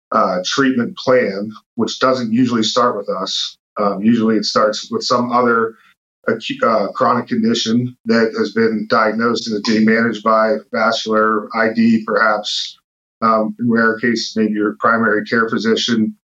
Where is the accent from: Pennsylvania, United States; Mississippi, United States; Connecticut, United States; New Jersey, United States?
Pennsylvania, United States; Pittsburgh; now in Dallas, United States; the strong friends and culture that I grew up with in Pittsburgh.